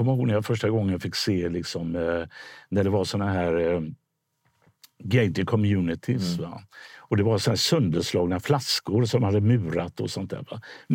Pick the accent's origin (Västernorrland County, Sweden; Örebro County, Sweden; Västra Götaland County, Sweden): Västra Götaland County, Sweden; Gothenburg; i Bergsjön, i Biskonsgården när jag är uppvuxen